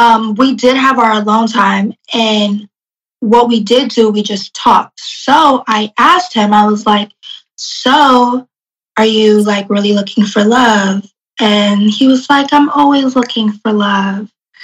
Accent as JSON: {"language": "English", "region": "New Jersey", "country": "United States", "lives_now": "Los Angeles, United States", "said": "Like, I'm from Jersey, so if I like call my family up, you know, we're more traditional, especially like I come more from like a traditional household and like family."}